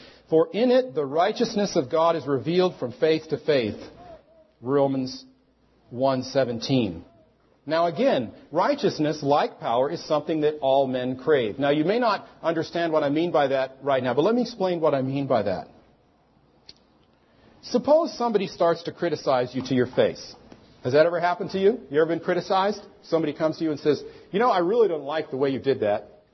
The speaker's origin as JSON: {"language": "English", "country": "United States", "said": "And I don't mean to say that because I'm an American, but it's true."}